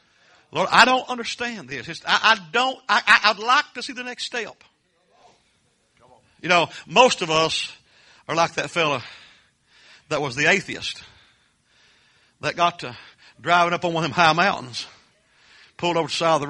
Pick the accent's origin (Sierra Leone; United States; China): United States; Kentucky; I told him I was from Jackson County, Kentucky, where the moon still have come over the hill and jugs.